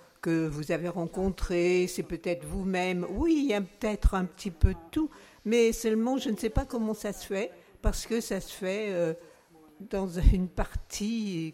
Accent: Auvergne-Rhône-Alpes, France; mon pays natal, qui est le Bourbonnais, c'est-à-dire au centre de la France.

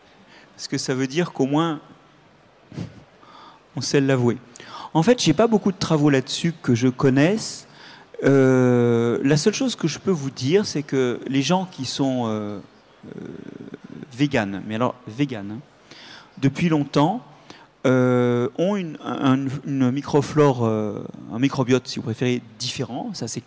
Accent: Brittany, France; Enfin, moi, je suis breton

